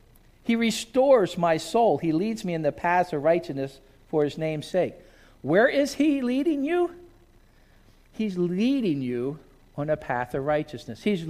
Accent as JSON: {"language": "English", "region": "East Coast", "country": "United States", "tie": "born or raised there", "said": "I grew up on the East Coast. In the 60s and the 70s, when I was growing up and I was in junior high, there was a lot of racial tension."}